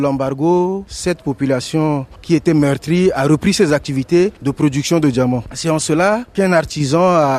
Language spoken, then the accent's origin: French; Central African Republic; la chaîne de traçabilité est organisée chez nous en République centrafricaine